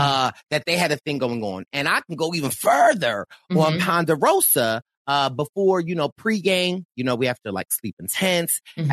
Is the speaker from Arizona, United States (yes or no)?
no; Philadelphia, Pennsylvania, United States; I'm from Philadelphia for my own safety.